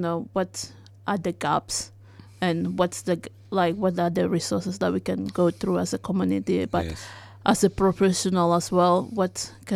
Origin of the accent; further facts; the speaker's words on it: West Papua, Indonesia; Most people think I'm from Papua New Guinea.